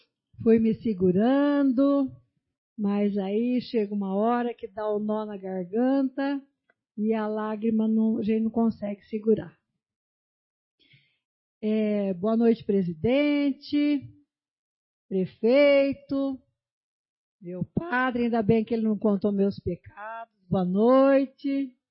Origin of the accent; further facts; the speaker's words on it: Bauru, São Paulo, Brazil; also born or lived in Dois Córregos; eu que vim lá de Bauru, que minha mãe decidiu me ter lá em Dois Córregos.